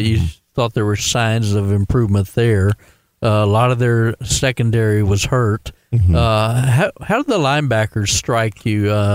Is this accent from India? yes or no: no; Austin, Texas, United States; I'm from Austin.